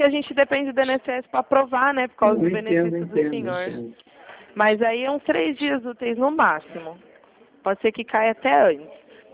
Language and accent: Portuguese; Ribeirão Preto, São Paulo, Brazil; eu sou de Ribeirão Preto.